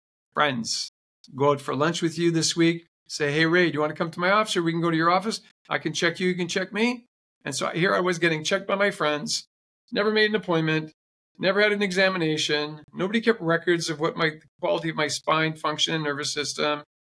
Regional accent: Northern Canada, Canada; I'm from Northern Canada. We didn't have any indoor facilities like that.

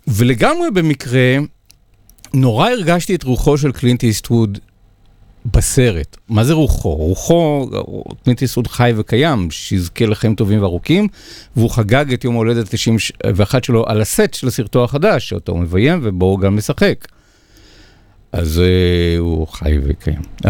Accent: Rishon LeZion, Central District, Israel; אבל כילד ב-1981 בראשון, הייתי בשוכנע שזה שיר על ראשון.

